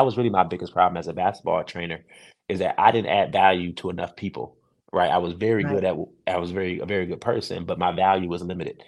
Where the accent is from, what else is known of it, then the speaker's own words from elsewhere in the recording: Cleveland, Ohio, United States; now in Atlanta, United States; I started off when I moved to Atlanta from Cleveland, Ohio.